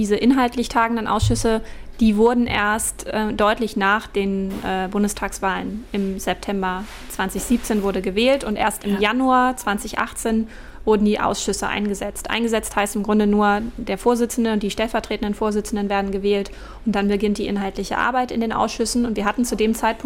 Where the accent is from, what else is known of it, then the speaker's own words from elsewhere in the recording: Rendsburg, Schleswig-Holstein, Germany; born there; Genau, nee, in Rendsburg bin ich geboren.